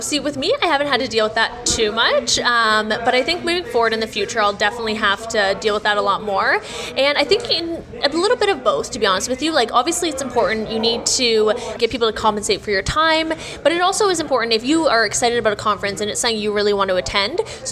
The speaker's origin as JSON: {"language": "English", "country": "Canada", "said": "We're from Canada, so we traveled about 30 hours to get here."}